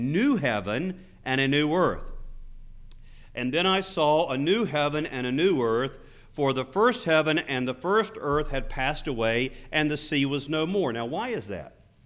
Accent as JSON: {"language": "English", "region": "Sandhills", "country": "United States", "tie": "born or raised there", "said": "because I grew up in the Sandhills, longleaf pine seeds"}